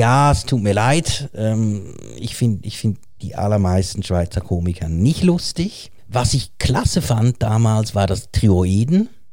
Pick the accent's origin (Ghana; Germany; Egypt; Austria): Austria; Gosau, Upper Austria; Du kannst heute Abend nach Gosau fahren, in dem Kaff, wo ich aufgewachsen bin